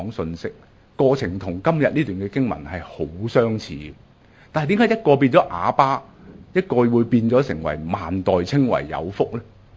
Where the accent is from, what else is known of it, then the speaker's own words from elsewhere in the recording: Hong Kong; 自己作为一个香港人，即使是一个信徒